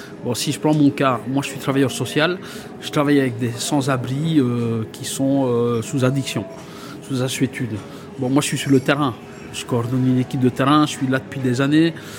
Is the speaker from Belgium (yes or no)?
yes; Wallonia, Belgium; born there; Et moi-même, je viens d'une famille pauvre. Mon père était mineur. Je suis né dans le Borinage dans les années 60.